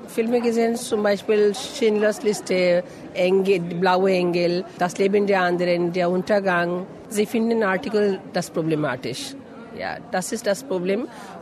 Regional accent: India; German is a second language; Ich komme aus Indien.

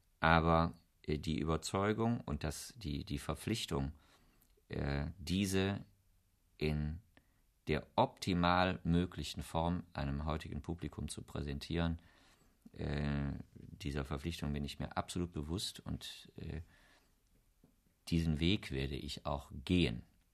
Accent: Wuppertal, North Rhine-Westphalia, Germany; Ich habe hier studiert, ich bin hier Korrepetitor gewesen, in Wuppertal, wo ich aufgewachsen bin, hat immer als einen Bezugspunkt Köln gehabt.

